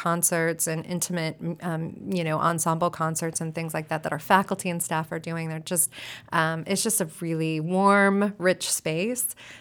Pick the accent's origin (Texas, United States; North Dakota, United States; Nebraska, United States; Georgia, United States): Nebraska, United States; I came from Cleveland, Ohio. That's not actually where I'm from. I'm from Nebraska originally.